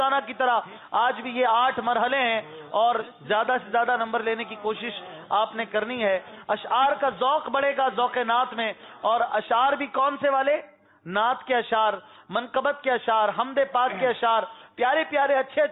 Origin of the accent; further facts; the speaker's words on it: Karachi, Sindh, Pakistan; ہم باب المدینہ کے ہیں